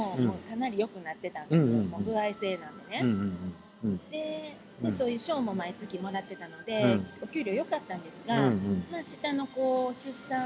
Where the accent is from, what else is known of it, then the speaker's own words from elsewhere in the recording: Kishiwada, Osaka, Japan; 地元は岸和田です。